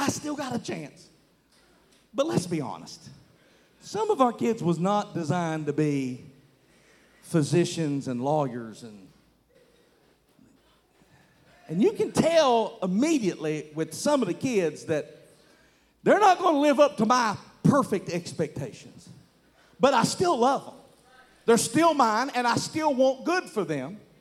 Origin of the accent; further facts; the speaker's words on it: the South, United States; Now, I'm from the South, and I have to say that real slow